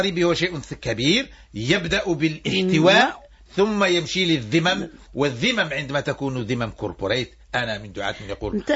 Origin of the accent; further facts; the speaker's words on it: Algeria; فولو أنه إحنا عندنا في الجزائر متكاملان